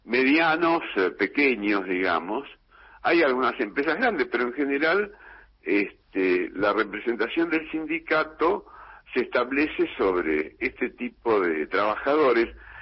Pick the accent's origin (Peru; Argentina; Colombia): Argentina; Berisso, Buenos Aires Province; yo soy de Berizzo. Ah. Me acuerdo de esa huelga de las mujeres del 79.